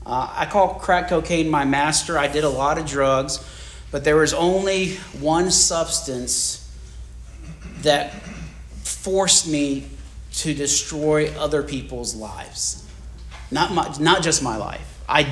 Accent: the South, United States; And so growing up in the South, in the 80s, you go over to your friends who, you know, have Southern parents, and they … they do a double take.

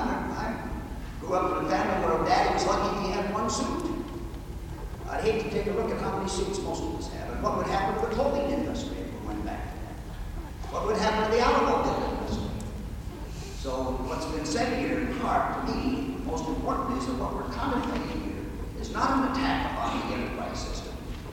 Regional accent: Minnesota, United States; I'm a senator from Minnesota.

